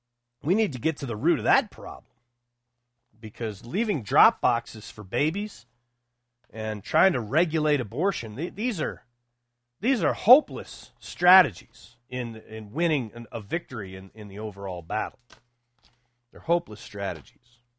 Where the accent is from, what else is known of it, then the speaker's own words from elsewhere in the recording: Texas, United States; I grew up in West Texas around all kinds of Mexican kids, and very few of their parents were divorced.